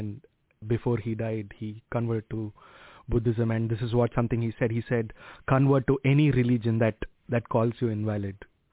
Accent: Andhra Pradesh, India; especially from where I come from Andhra Pradesh in India, the southern part of India.

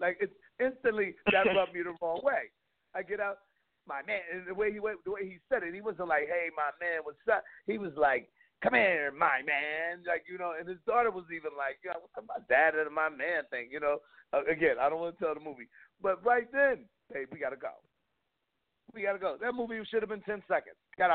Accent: East Coast, United States; Okay, I'm a black man who lives in the state of Washington, but I am from the East Coast.

